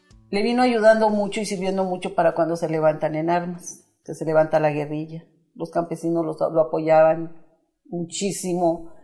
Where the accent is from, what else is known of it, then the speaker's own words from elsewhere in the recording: Ciudad Madera, Chihuahua, Mexico; moved away; ya fui a Ciudad Madera, yo creo de haber tenido como unos 35 años cuando yo empecé a volver a ir a mi pueblo